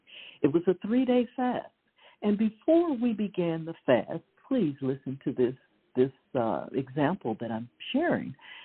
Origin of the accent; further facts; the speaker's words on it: Chicago, Illinois, United States; One of them was when I was about 9 or 10 years old, yes, just a little girl growing up in Chicago, going to church at a little church on 55th and State Street